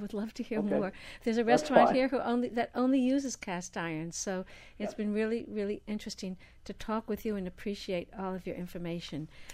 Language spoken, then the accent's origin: English; New England, United States; I'm from New England, so I think I'm going to run over there and try some lobster.